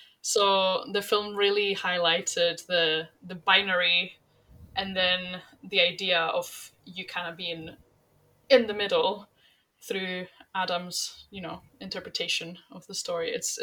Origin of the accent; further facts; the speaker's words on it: Spain; because I'm obviously from Spain